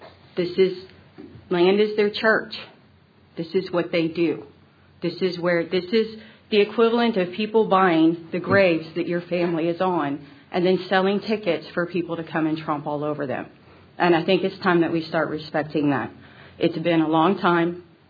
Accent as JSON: {"language": "English", "region": "Texas", "country": "United States", "tie": "born or raised there", "said": "I was born and raised in Texas. I've never lived anywhere but in Texas."}